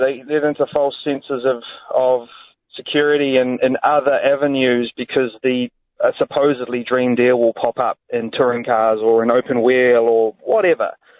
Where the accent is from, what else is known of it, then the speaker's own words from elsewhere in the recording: Palmerston North, Manawatū-Whanganui, New Zealand; obviously born and raised in Palmy.